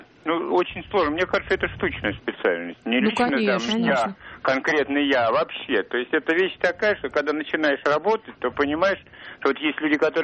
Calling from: Moscow, Russia; я из Москвы.

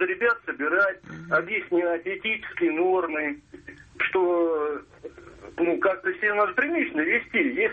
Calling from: Tula, Tula Oblast, Russia; я из Тулы.

